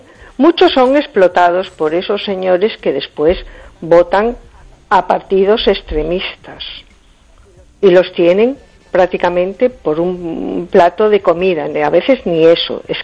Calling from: A Coruña, Galicia, Spain; de Coruña.

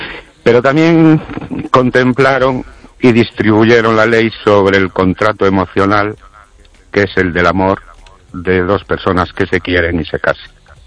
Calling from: Ourense, Galicia, Spain; de Orense.

